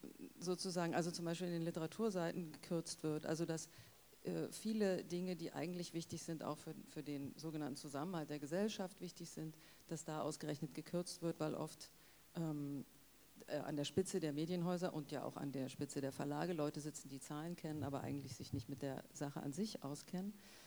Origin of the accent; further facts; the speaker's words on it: Ludwigsfelde, Brandenburg, Germany; ich bin in Ludwigsfelde aufgewachsen, habe auch noch an den berühmten W50 und R60 mitgeschraubt in der produktiven Arbeit. Und als ich 16 war, war dann der Mauerfall.